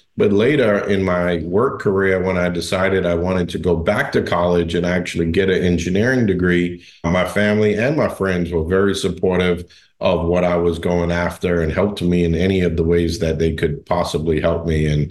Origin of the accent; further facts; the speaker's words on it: New York, United States; So while I was born in New York, a lot of my family still lives in Trinidad and Tobago. And so I grew up with a lot of Caribbean influence in my life. And growing up in New York, there's a lot of different cultures